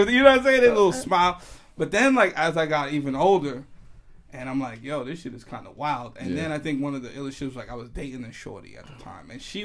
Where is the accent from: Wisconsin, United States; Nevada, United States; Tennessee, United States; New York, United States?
New York, United States; And like, I'm from New York, I'm from the Bronx.